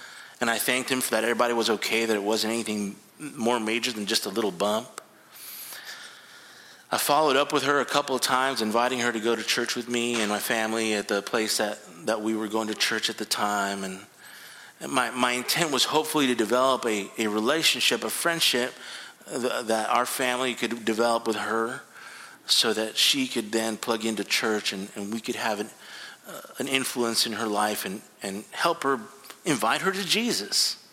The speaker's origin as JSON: {"language": "English", "country": "Mexico", "tie": "born or raised there", "said": "and I grew up in Mexico. I speak Spanish"}